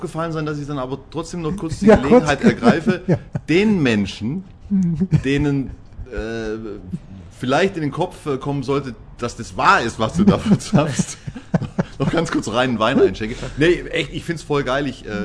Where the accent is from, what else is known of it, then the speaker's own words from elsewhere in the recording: Ehingen, Baden-Württemberg, Germany; In meiner Heimatstadt Ehingen-Donau.